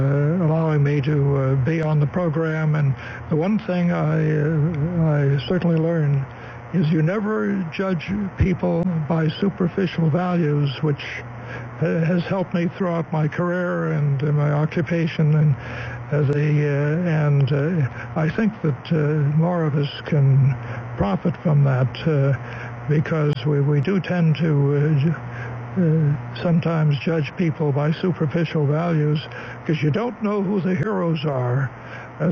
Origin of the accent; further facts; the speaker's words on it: San Francisco, California, United States; She's a New Yorker, and I was from San Francisco.